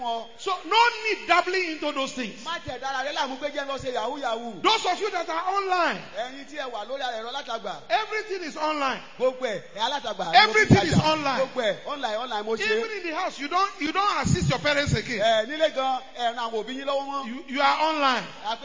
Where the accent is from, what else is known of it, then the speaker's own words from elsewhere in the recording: Nigeria; I say, yes, I'm Nigerian, but I'm a child of God.